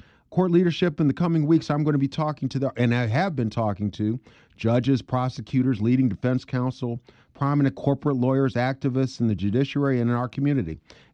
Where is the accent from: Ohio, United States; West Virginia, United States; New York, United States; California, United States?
Ohio, United States; Cuyahoga County is the place where I grew up. It's the place where my family is called home since my days growing up in Glenville.